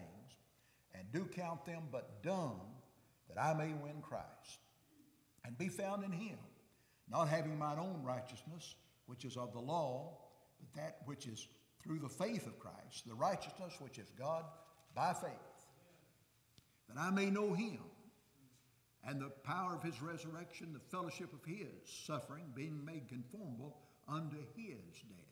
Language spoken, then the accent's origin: English; United States; born there; First of all, I love him because I was born in America.